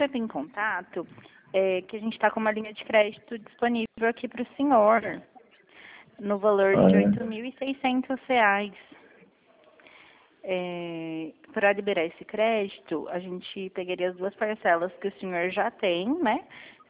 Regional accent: Cosmópolis, São Paulo, Brazil; Sou aqui de Cosmópolis, mas eu atendo aí Jaguariúna bastante.

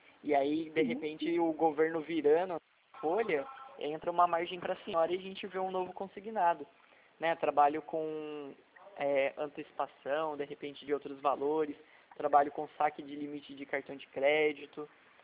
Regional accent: São Paulo, Brazil; Eu sou do interior de São Paulo, do Vale do Paraíba.

